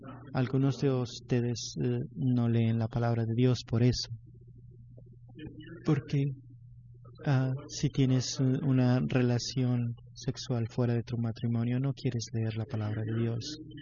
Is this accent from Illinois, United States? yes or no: no; Houston, Texas, United States; born there; also born or lived in Iran; yo nací aquí en Houston. Cuando tenía 2 años, mi familia se fue de regreso a Irán. En los años de los 70, cuando hubo una revolución allá, nos regresamos a Houston.